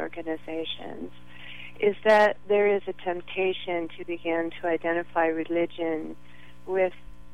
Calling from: Pacifica, California, United States; I'm calling from Pacifica.

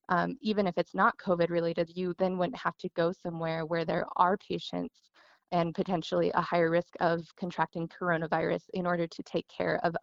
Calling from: Navajo Nation, United States; I'm speaking from the Navajo Reservation, some places you literally can't even get a cell phone signal.

